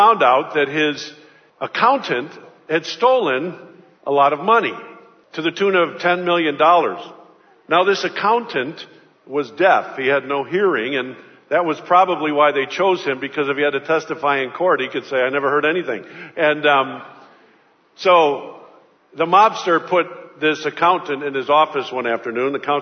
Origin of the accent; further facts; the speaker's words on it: Chicago, Illinois, United States; I heard about a godfather, the gangster type, mafioso type, and I'm from Chicago.